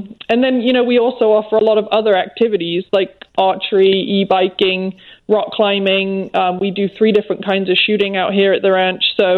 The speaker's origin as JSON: {"language": "English", "region": "England", "country": "United Kingdom", "moved": "as an adult", "lives_now": "United States", "said": "No, I am originally from England."}